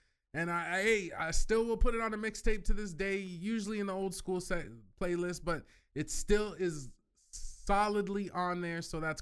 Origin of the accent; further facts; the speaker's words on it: Canada; I grew up in Canada, not always the roughest neighborhoods.